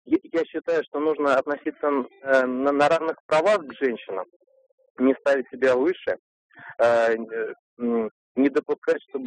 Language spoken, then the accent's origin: Russian; Podolsk, Moscow Oblast, Russia; Из города Подольск, Московская область.